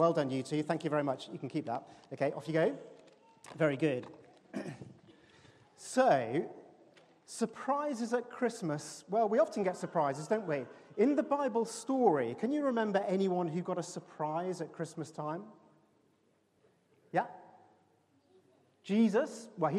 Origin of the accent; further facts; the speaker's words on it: Bristol, South West England, United Kingdom; born there; I was born on October the 18th, 1972, in Southmead Hospital in Bristol.